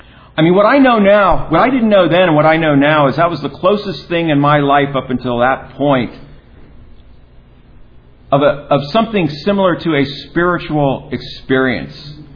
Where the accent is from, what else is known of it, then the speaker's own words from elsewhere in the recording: San Diego, California, United States; I'm from San Diego, so I came up.